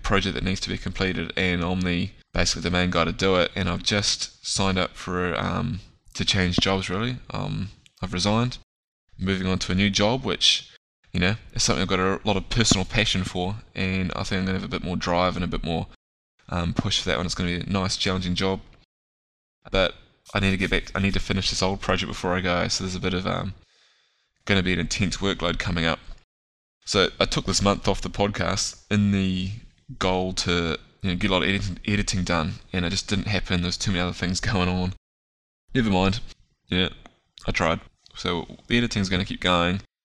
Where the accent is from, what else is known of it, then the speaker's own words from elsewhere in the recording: New Zealand; I've always been proud of being a New Zealander. Mum's English, but you know, I live in New Zealand, I'm really proud